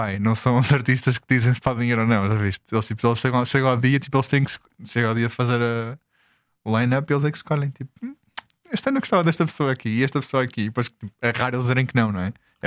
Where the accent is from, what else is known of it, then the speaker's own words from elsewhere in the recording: Portugal; eu sou de Portugal, isto não é normal para mim.